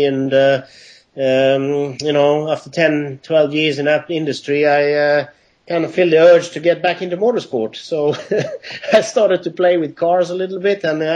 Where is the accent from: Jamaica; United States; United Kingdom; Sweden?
Sweden; also born or lived in Iran; we moved from Iran when I was just 6 years old. The reason we came to Sweden is because my grandmother is Swedish.